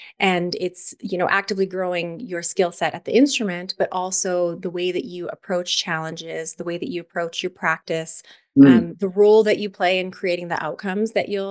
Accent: Calgary, Alberta, Canada; So my background is as a born and raised Calgarian, very proud to be one. I grew up in Canada's and Calgary's classical music community.

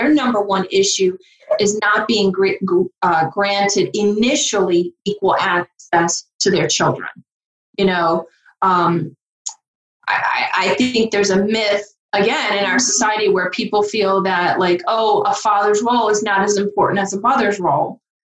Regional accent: the South, United States; accent: Southern; this is where my Southern accent's going to come in, right?

